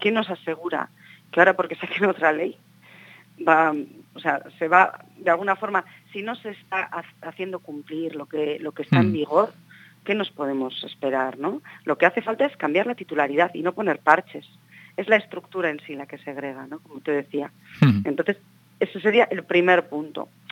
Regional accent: Basque Country, Spain; yo, por ejemplo, que soy de Guipúzcoa, ¿no?

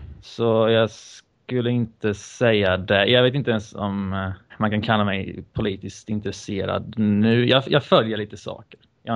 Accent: Bosnia & Herzegovina; Vi kommer från Bosnien.

